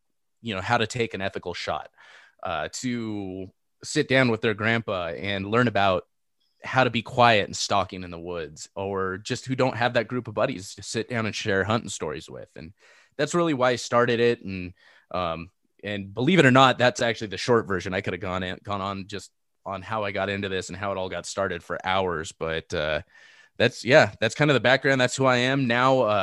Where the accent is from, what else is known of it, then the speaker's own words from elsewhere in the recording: Seal Beach, California, United States; I grew up in Seal Beach. I grew up going, you know, riding my bike to the beach all the time.